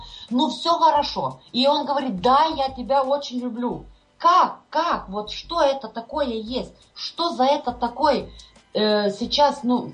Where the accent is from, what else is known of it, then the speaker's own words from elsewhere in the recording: Lithuania; now in Ireland; Мы с мужем, с семьей сейчас живем в Ирландии. Мы сами из Литвы.